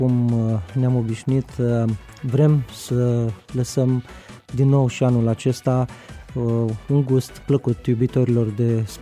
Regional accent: Romania; noi ca și români cred că ne-am obișnuit

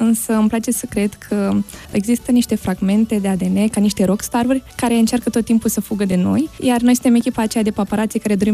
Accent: Bacău, Bacău County, Romania; now in Iași, Romania; Eu sunt din Bacău deloc.

